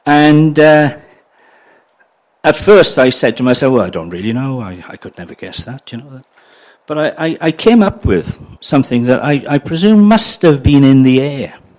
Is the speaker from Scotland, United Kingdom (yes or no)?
no; Wales, United Kingdom; now in New Zealand; And as a background, I'm a Welshman, and if you struggle with my accent, it's because I live in Nongataha.